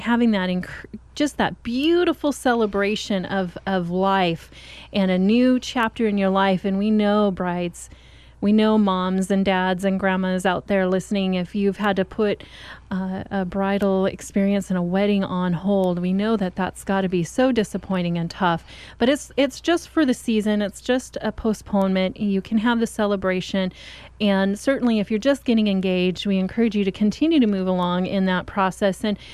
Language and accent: English; Oregon, United States; when I tell people I'm from Oregon, when I've lived in other parts of the country, they're like, oh my goodness, you're from Oregon?